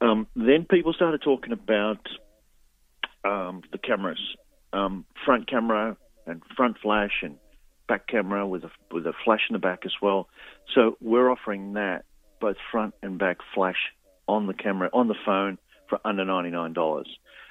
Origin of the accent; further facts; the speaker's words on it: Australia; as an Australian